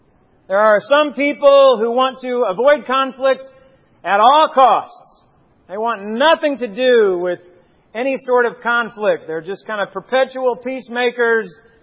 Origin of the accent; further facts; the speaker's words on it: Martinsville, United States; where I grew up in Martinsville. We were out in the country, and country living is just kind of a different pace.